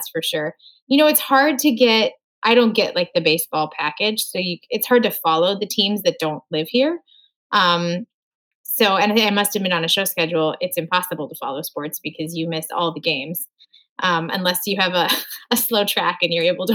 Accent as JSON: {"language": "English", "town": "Moorhead", "region": "Minnesota", "country": "United States", "tie": "born or raised there", "said": "He coaches in my hometown of Moorhead, Minnesota."}